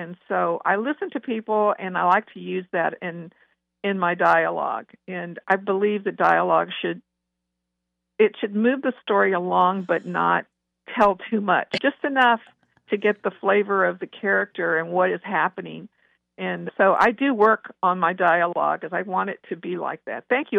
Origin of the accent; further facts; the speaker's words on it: Texas, United States; I was born and raised in Texas, and so I've lived here pretty much all my life.